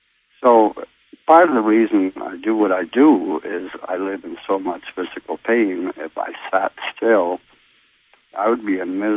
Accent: Scotland, United Kingdom; born there; I was born in Scotland

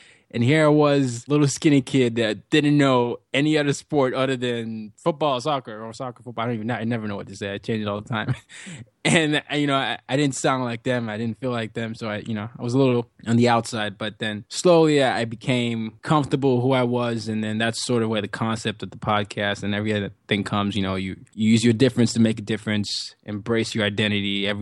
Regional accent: Nigeria; accent: Nigerian; Nigerian accent. And I thought to myself, I really need to change my accent. Right now, this is more my natural accent.

